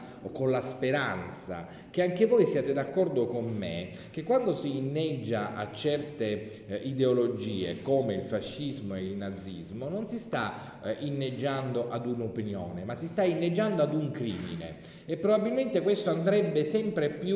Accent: Sicily, Italy; io sono un siciliano, sono orgogliosamente siciliano

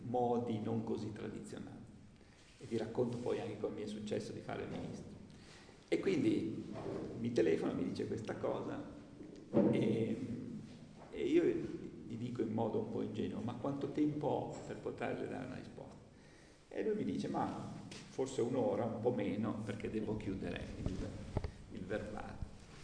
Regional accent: Savona, Liguria, Italy; io sono di origine ligure, sono nato a Savona. Ho fatto il liceo a Savona

